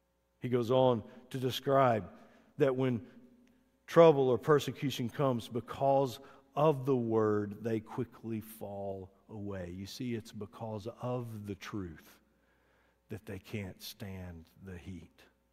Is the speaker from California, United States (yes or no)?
no; Alabama, United States; I grew up in Alabama, and I remember on my granddaddy's farm, we had septic tanks.